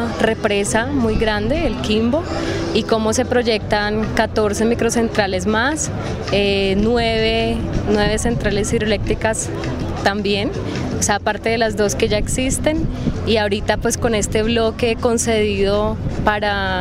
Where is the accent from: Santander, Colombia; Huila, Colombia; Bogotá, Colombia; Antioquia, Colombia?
Huila, Colombia; en el departamento del Huila, yo soy huilense